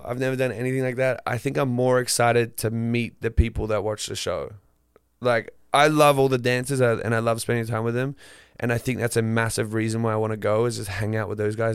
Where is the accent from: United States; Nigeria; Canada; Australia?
Australia; Queensland; where I grew up in Northern Queensland is kind of where everything like lives, like on the land, in the sea, everything.